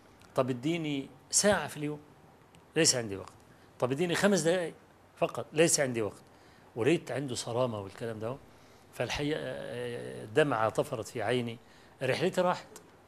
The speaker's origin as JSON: {"language": "Arabic", "country": "Egypt", "said": "أنا جاي من مصر مخصوص، وأنا طالب علم فقير"}